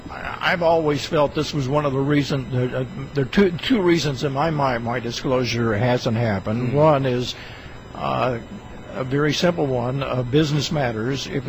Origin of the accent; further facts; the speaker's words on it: Oklahoma, United States; I'm from the South and in Oklahoma, and a lot of fundamentalists around